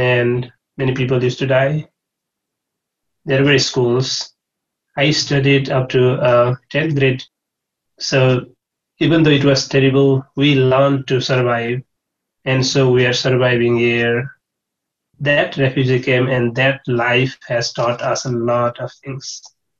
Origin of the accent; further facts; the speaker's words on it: United States; Now, I am proud to say that I'm American and I'm working here.